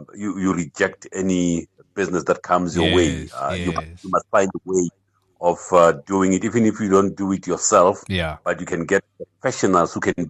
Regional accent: Pretoria, Gauteng, South Africa; born and bred in Pretoria.

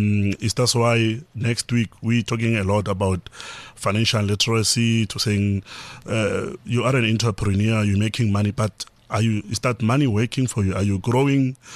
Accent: Limpopo, South Africa; Yeah, so growing up in Limpopo really made me who I am today.

